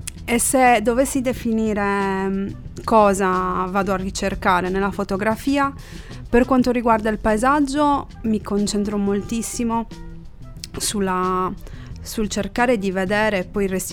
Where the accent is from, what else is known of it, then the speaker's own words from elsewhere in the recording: Sardinia, Italy; Io sono prevalentemente sarda doc, okay.